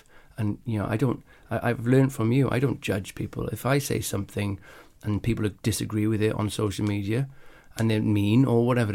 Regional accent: Wales, United Kingdom; like I grew up in Wales

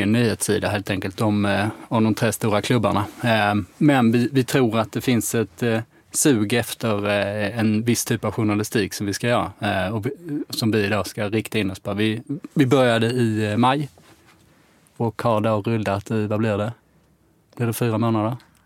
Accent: Skåne, Sweden; now in Stockholm, Sweden; Jag kommer från Skåne från början, som det säkert hörs.

